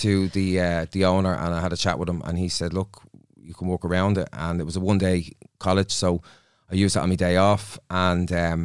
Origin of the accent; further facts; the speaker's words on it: Dublin, Leinster, Ireland; So I'm from Dublin